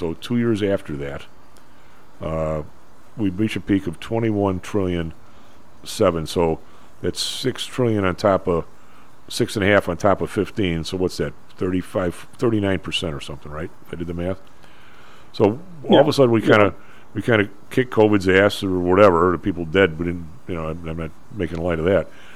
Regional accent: Ireland; they shut the bars down the day before St. Patrick's Day, which I thought was an abomination, but being Irish.

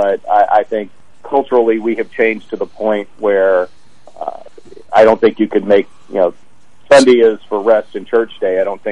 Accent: Memphis, Tennessee, United States; It's it dates back to when I was growing up in Memphis in the 70s.

